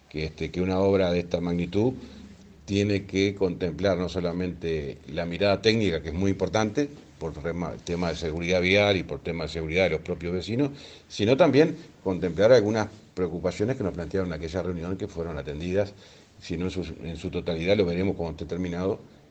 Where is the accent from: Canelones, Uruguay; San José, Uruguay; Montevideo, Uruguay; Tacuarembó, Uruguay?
San José, Uruguay; Capurro; Mirá, yo salí de mi pago de Capurro hoy de mañana a las 10 de la mañana y ya me vine mirando las obras.